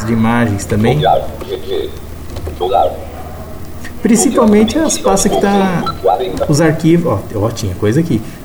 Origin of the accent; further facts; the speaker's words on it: Divinópolis, Minas Gerais, Brazil; sou de Divinópolis, Minas Gerais